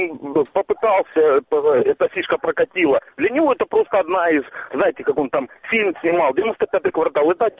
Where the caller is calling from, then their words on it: Donetsk Oblast, Ukraine; Я из Донецкой области … подконтрольный Украине.